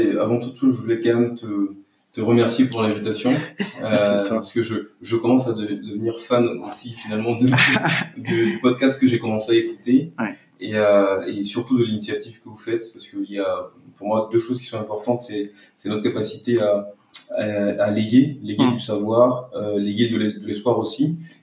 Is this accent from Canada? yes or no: no; Côte d’Ivoire; also born or lived in Bordeaux; Donc, je suis né à Bordeaux en 1991. Donc, le deuxième d'une famille de quatre enfants. J'ai grandi en Côte d'Ivoire. Mon père est ivoirien.